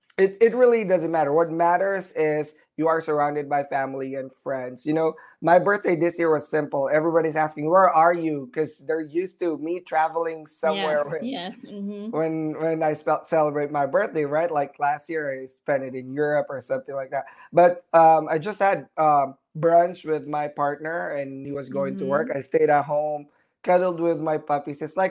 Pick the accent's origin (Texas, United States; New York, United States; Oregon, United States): Texas, United States; Houston; I'm from Houston, so subtropical weather.